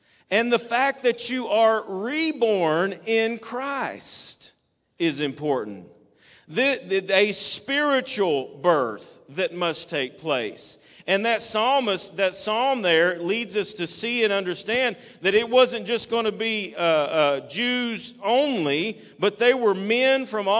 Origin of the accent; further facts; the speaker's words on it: London, Kentucky, United States; I'm from London. And I would pause, and a few people would look, and then I would say, Kentucky.